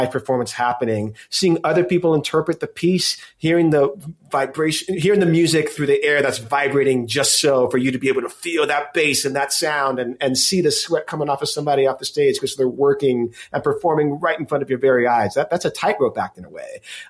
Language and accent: English; Los Angeles, California, United States; now in Manhattan, United States; because I was born in Los Angeles. So there are times that I travel out there and L.A. feels like home because of the memories I have of being a kid there.